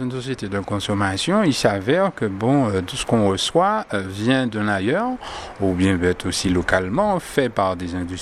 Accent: Martinique; je suis de la Martinique … j'ai près de 47 années d'existence

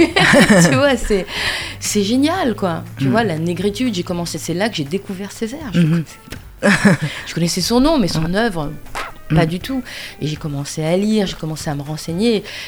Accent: Réunion, France; first language Réunion Creole; French is a second language; moi, j'ai été élevée en créole à La Réunion. C'est-à-dire, dans les familles, on parle créole. Et voilà, on parle créole, même à l'école, entre camarades, on parle créole.

